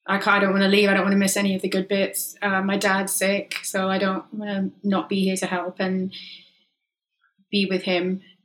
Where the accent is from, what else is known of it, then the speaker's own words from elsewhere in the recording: England, United Kingdom; moved away as an adult; It's just, I'm too English. It's weird. I'm not, I love it here. I live here.